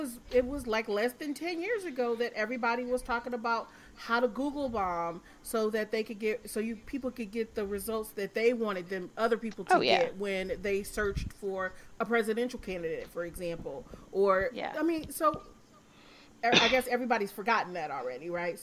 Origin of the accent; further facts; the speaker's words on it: Michigan, United States; I'm from Michigan, so I completely understand.